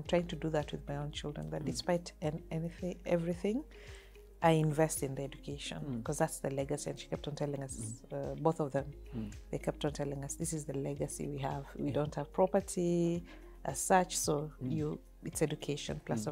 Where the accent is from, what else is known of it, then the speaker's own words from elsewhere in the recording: Kitale, Trans-Nzoia County, Kenya; So growing up in Kitale, same thing, you come up as a middle class, maybe lower middle class.